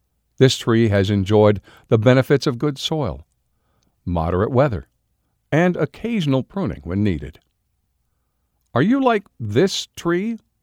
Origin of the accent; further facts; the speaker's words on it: California, United States; I was raised in California, and the property I grew up on had a large, huge oak tree in the backyard.